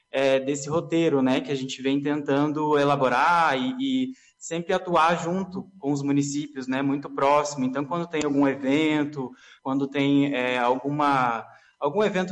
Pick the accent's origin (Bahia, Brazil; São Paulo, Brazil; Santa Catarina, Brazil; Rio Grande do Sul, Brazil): Rio Grande do Sul, Brazil; Novo Hamburgo; Eu sou gaúcho, eu sou de Novo Hamburgo, ali da região metropolitana de Porto Alegre